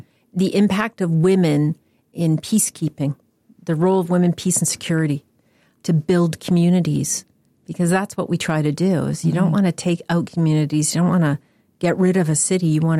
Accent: Canada; I'm extraordinarily proud of being Canadian.

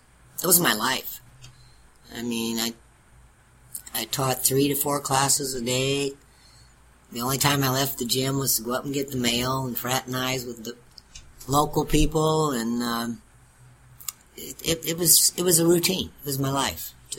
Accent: Iowa, United States; I'm from Iowa. I didn't even know what a taco was.

